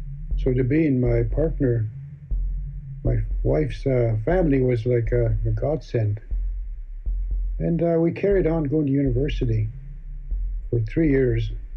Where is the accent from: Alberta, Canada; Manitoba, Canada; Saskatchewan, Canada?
Saskatchewan, Canada; Sturgeon Lake First Nation; now in Saskatoon, Canada; I come from Sturgeon Lake First Nation, but I've moved around a lot in my life. And right now I reside in Saskatoon, so this is where I live most of the time. But right now I'm telling this story from Valmarie, Saskatchewan. Southwest.